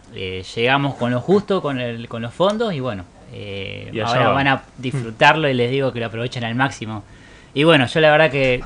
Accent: Argentina; somos argentinos

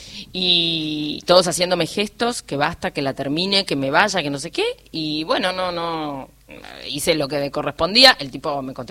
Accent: Argentina; Vengo de Argentina, hola, ¿cómo te va?

